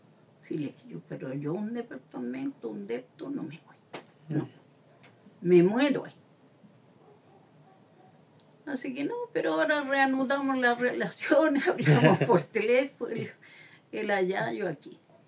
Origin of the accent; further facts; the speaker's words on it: Licán Ray, Araucanía, Chile; Y como soy sureña, más aún todavía. Yo soy del lado de Licanray, de la novena región. Más allá, pasando casi para la décima.